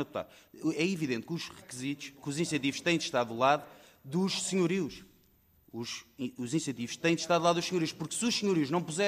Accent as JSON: {"language": "Portuguese", "country": "Portugal"}